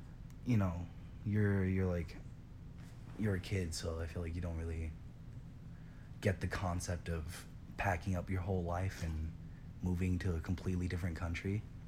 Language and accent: English; Bangkok, Thailand; I grew up in Bangkok, which is like a really busy city. You know, it's really like crowded, and there's like buildings for miles.